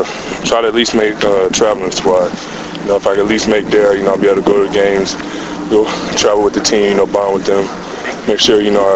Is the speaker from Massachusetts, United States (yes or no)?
no; Arizona, United States; I'm come from Arizona. It's just, desert and real dry heat.